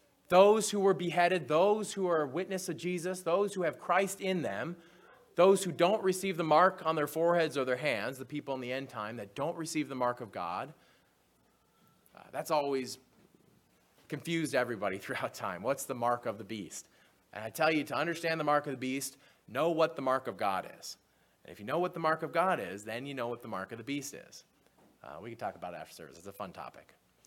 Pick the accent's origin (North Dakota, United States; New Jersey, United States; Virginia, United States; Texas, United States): North Dakota, United States; My grandparents were Arkansas. I grew up in North Dakota, as you know.